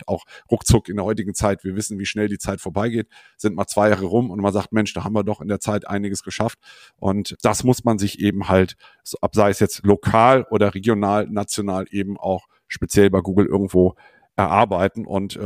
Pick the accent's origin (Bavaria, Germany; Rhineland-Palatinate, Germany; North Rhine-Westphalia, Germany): North Rhine-Westphalia, Germany; Cologne; Ich bin 53 jetzt mittlerweile und habe vor 25 Jahren hier in Köln, wo ich herkomme und auch lebe, eine Agentur gegründet